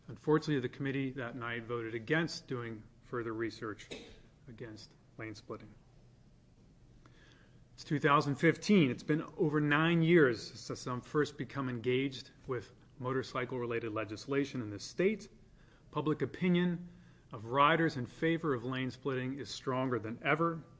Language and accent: English; Oregon, United States; I'm from Oregon Senate District Number 22.